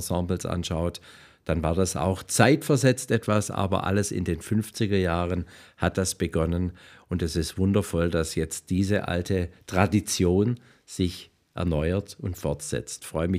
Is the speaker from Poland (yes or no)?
no; Slovenia; Slowenien, mein Heimatland